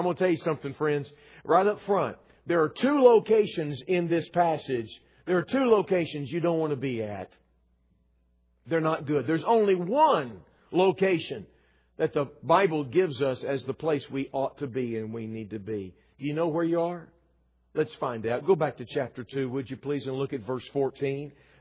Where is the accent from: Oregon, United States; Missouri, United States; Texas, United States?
Texas, United States; You see, I'm a Texan by birth. I don't live there anymore. You can take the boy out of Texas. You just can't take the Texas out of the boy.